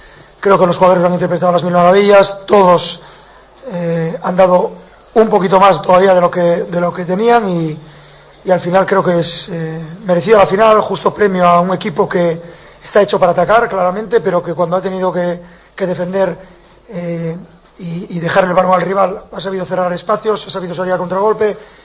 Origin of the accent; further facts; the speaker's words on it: Gijón, Asturias, Spain; now in Barcelona, Spain; que me considero un catalán más, a pesar de que soy gijonés y asturiano al 1000 por 1000, pero mi familia, mis hijos y mi mujer son catalanes